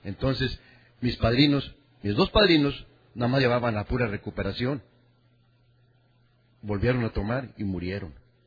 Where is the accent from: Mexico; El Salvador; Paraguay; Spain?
Mexico; Tampico, Tamaulipas; born there; Yo nací en Tampico, Tamaulipas, y me fui a trabajar a Salamanca a los 24 años.